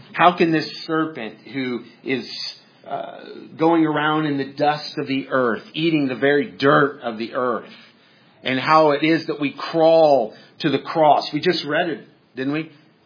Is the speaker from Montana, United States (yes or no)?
yes; Montana, United States; I grew up in Montana, and in Montana we had quite a few rattlesnakes